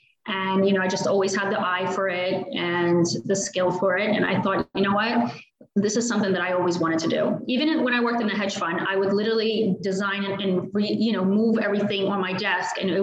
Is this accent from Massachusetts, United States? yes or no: no; Philadelphia, Pennsylvania, United States; also born or lived in Russia; I was born in Russia, and my family immigrated here in the late 80s. I was about 5 years old when I came. We came to Philadelphia, Pennsylvania. So I grew up there.